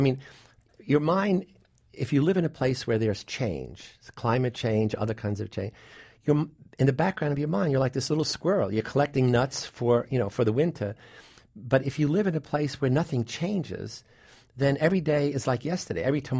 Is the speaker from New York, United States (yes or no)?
yes; New York City, New York, United States; The other personal influence is I grew up in the South Bronx from a family of Sicilian origin.